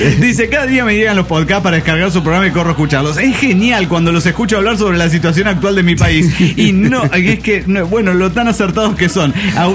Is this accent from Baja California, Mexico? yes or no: no; Tapachula, Chiapas, Mexico; now in Axochiapan, Mexico; Hola, ¿cómo están, amigos? … de Tapachula, Chiapas.